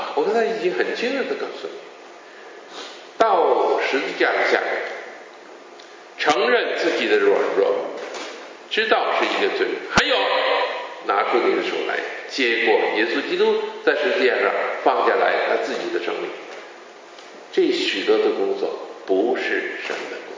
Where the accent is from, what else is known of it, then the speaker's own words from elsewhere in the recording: Hong Kong; 去年年底的时候，我有机会呢被邀请回香港讲道，我来自香港。